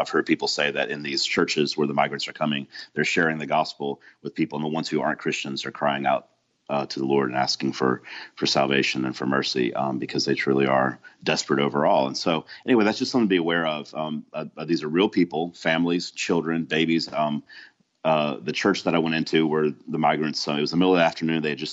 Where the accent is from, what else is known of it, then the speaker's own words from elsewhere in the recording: Montgomery, Alabama, United States; And I'm from Montgomery, Alabama, and I looked, I saw Montgomery, Alabama had a pretty decent size circle there.